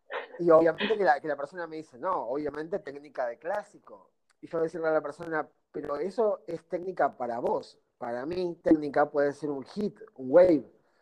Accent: Argentina; Es como en Argentina nosotros usamos la palabra villero

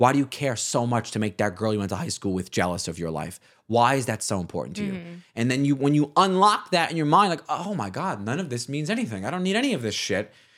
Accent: Staten Island, New York, United States; I grew up on Staten Island where a lot of these showy moms

